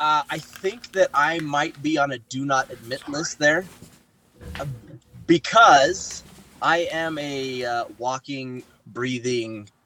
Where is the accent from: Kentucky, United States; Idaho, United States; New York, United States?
Idaho, United States; Pocatello; I grew up in Pocatello, Idaho. So not very far from Logan. And my whole life was there. Pocatello was everything.